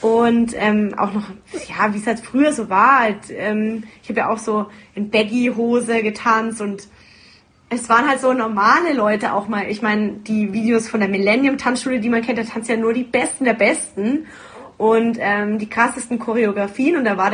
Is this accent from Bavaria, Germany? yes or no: yes; Nuremberg, Bavaria, Germany; in meiner Heimatstadt in Nürnberg